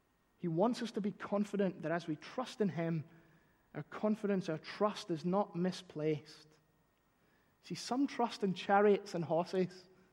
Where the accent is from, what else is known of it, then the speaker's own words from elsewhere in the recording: Glasgow, Scotland, United Kingdom; That is not a Jewish name. I am not from ancient Israel or ancient Rome. I'm from Glasgow.